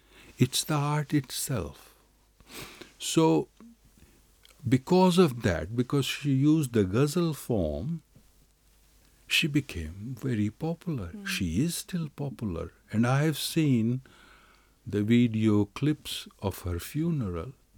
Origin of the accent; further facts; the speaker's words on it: India; English is a second language; being an Indian who speaks Hindi and Urdu, I know Farsi words because there are lots of Farsi words in Hindustani and Hindi and Urdu.